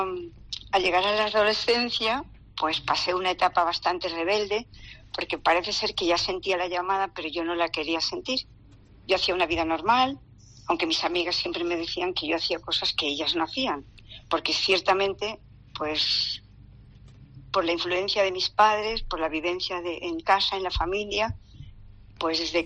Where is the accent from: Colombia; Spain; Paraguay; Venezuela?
Spain; Castellón, Valencian Community; yo soy de Castellón, de la mediana de una familia católica con 3 hijos, 2 varones y yo. Toda la vida he sido alumna del Colegio de la Consolación